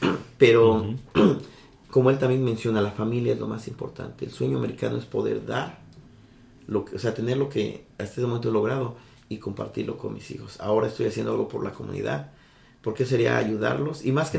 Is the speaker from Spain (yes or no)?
no; Mexico City, Mexico; moved away as an adult; muchos dicen que somos chilangos, pero en realidad los chilangos son las personas que vienen de otro estado a vivir en la Ciudad de México. Nosotros somos capitalinos